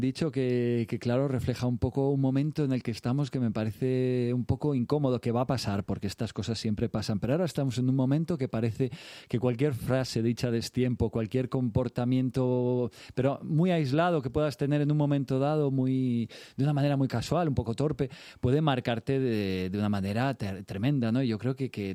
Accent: Madrid, Community of Madrid, Spain; yo soy de Madrid, nacido en Madrid y he vivido casi toda mi vida en Madrid. Sí, sí, llevo unos cuantos años aquí.

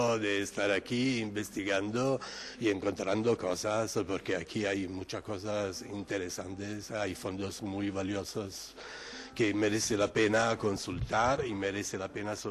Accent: Sicily, Italy; Spanish is a second language; Yo soy siciliano, uh-huh, y entonces toda Inquisición de Sicilia está aquí

